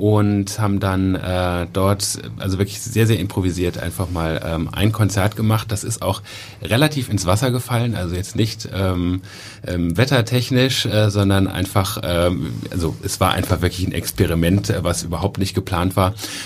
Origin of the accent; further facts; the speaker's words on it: Cologne, North Rhine-Westphalia, Germany; born there; ich bin selber in Köln geboren